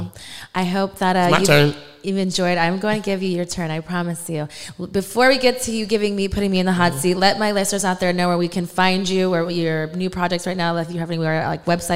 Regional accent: Texas, United States; My parents are from New York, but I was raised in Texas. I'm a military brat

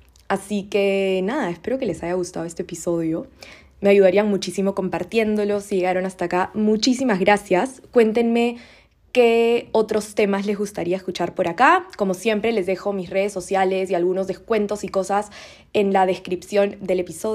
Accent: Peru; now in Spain; yo viviendo en otro país, para quienes no me siguen, yo vivo en España y soy peruana, mi familia vive en Perú

